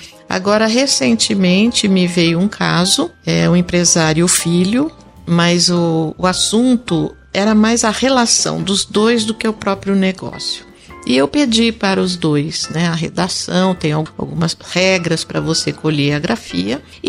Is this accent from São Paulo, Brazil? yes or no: yes; Franca, São Paulo, Brazil; E eu sou de Franca, sou do interior, e quando eu vim estudar em São Paulo